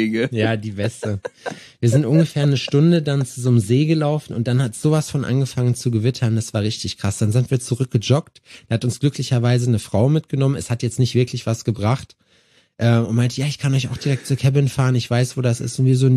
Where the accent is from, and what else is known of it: Jena, Thuringia, Germany